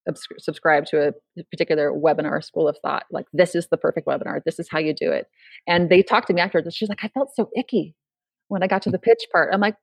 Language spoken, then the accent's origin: English; California, United States; now in Idaho, United States; Yeah, because I'm from California. I brought it with me.